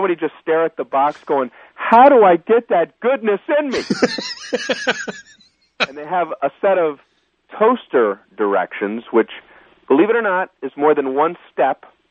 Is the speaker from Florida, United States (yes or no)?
yes; Florida, United States; I'm from Florida, and after the last election, I felt like I was going around the country doing my apology tour. Sorry about my state, everyone.